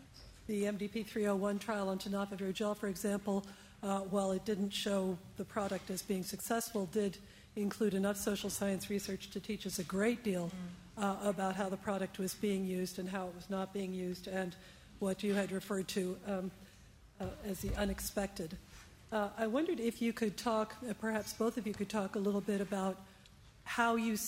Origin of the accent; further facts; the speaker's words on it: United States; from the United States.